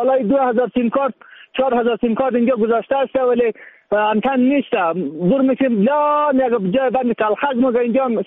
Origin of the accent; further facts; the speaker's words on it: Afghanistan; ما هم مسلمان هستیم، من هم بچه افغانستان هستیم